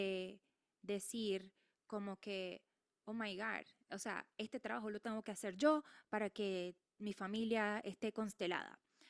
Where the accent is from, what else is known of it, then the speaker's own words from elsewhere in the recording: Maracaibo, Zulia, Venezuela; also born or lived in Miami; Yo nací en Miami, pero crecí en Maracaibo. Y mi colegio fue el Mater Salvatoris, que es la religión católica.